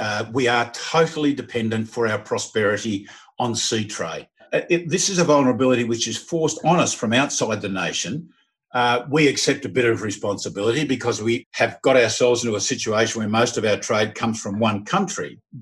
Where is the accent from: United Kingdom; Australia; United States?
Australia; I made as an Australian general.